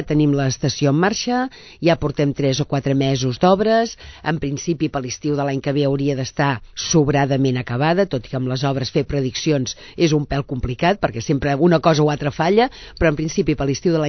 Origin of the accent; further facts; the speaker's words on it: Sabadell, Catalonia, Spain; jo sóc de Sabadell